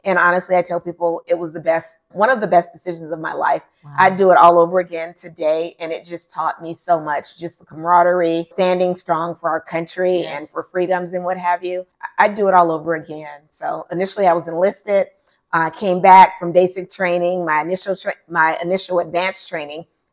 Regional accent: Louisiana, United States; I am truly originally from Louisiana. I'm that down home girl

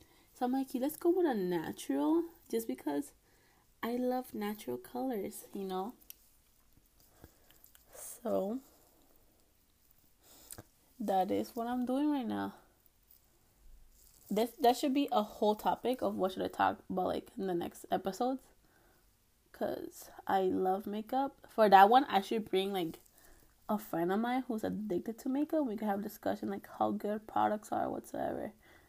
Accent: Puerto Rico; accent: Puerto Rican; when you hear me speak my accent, it's mostly when, like, I'm talking to my parents or my brother or someone who's, like, you know, Puerto Rican.

